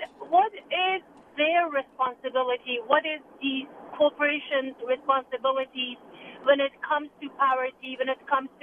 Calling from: Fremont, California, United States; I'm calling from Fremont, and I work in mental health in Fremont.

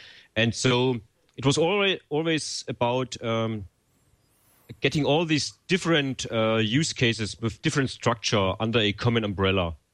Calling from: Dresden, Saxony, Germany; English is a second language; Yeah, I'm speaking from Dresden, from my home currently. Dresden is the East Germany, near, yeah, in the east, southeast.

